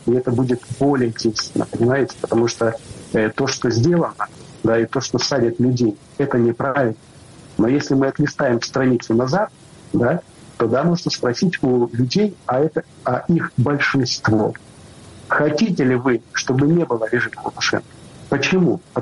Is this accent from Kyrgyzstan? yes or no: no; Belarus; also born or lived in Lithuania; Я, как простой белорус, который прожил 18 лет в Литовской республике, я как белорус, я хочу видеть, что делается.